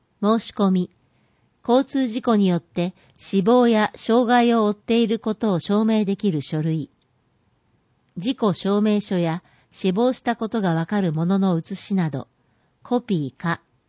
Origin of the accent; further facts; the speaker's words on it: Rikuzentakata, Iwate, Japan; 震災直後、私は生まれ故郷の岩手県陸前高田市に向かい